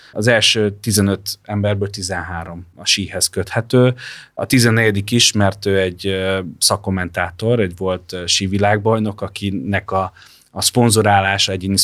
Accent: Hungary; mivel én magyar vagyok, mivel ismertem ezt a közeget

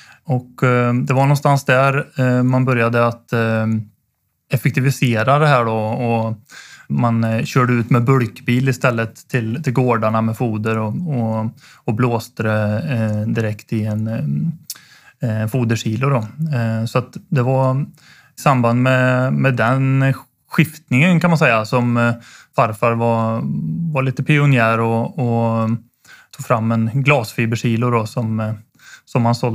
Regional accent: Skara, Västra Götaland County, Sweden; Jag är ju då 31 år och född och uppväxt i Skara från början.

